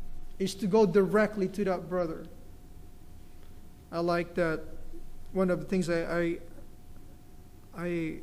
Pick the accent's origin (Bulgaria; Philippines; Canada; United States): Philippines; And I'm only going to say it because I'm Filipino.